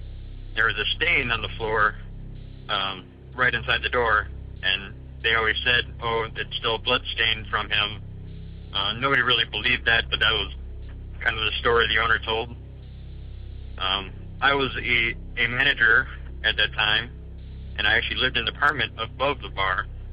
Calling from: Wisconsin, United States; I'm calling from Wisconsin.

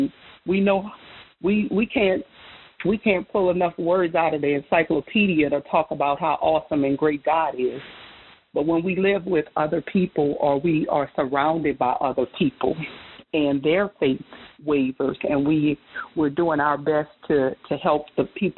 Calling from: Bronx, New York, United States; I'm calling from the Bronx.

